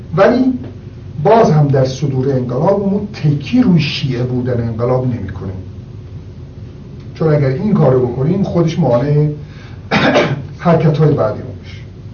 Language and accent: Persian; Iran; فهمید من از ایران هستم